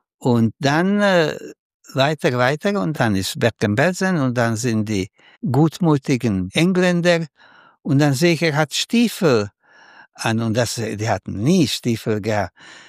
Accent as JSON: {"language": "German", "country": "Slovakia", "tie": "born or raised there", "also_born_or_lived": "Czech Republic", "second_language": "German", "said": "in meiner Kindheit in Slowakei, aber auch in Tschechien und im Militär"}